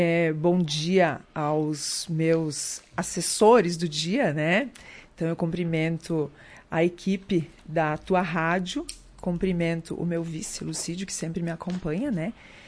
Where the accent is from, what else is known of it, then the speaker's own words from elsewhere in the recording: Santo Antônio do Palma, Rio Grande do Sul, Brazil; Eu sou natural do interior de Santo Antônio do Palma, e foi o local que os meus antepassados escolheram, né, há mais de 100 anos para fixar raízes aqui no Brasil.